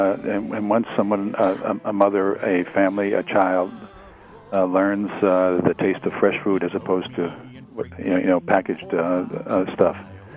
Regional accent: New York City, New York, United States; We grew up in New York, and in the Hudson Valley, they did, and I grew up in the city.

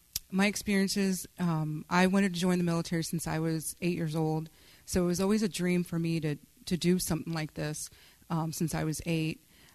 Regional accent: Texas, United States; I'm born and raised in South Texas, so it was difficult for me to leave home.

